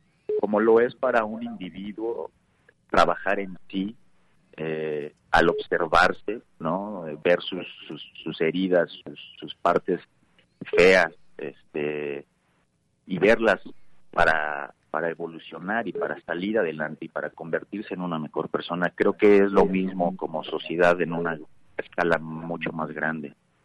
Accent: Fresnillo, Zacatecas, Mexico; Cabe decir que yo soy de Fresnillo.

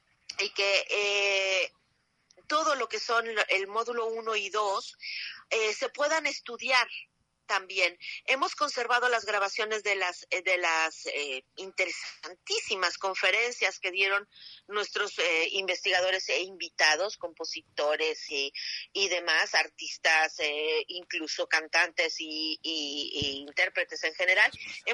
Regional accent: Mexico; nuestra memoria como mexicanos y en nuestra identidad

